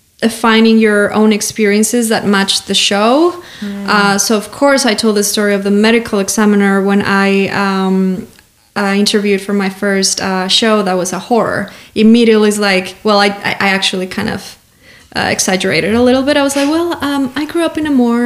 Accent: Mexico; I also talk about growing up in Mexico when the cartel was on the rise

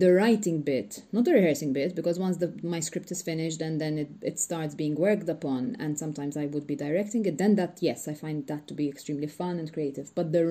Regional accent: Malta; first language Maltese; English is a second language; And to me, Maltese is not just my mother language, it's the language which goes a couple layers further, you know, in terms of depth.

